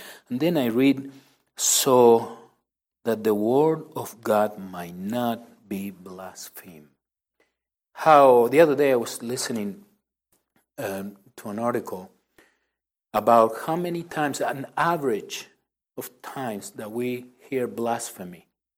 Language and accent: English; Argentina; I grew up in Argentina.